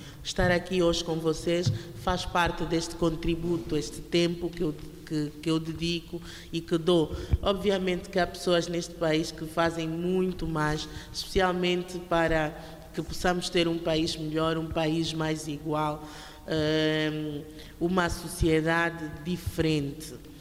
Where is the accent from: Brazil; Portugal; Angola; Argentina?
Angola; como a jornalista que sou e como angolana.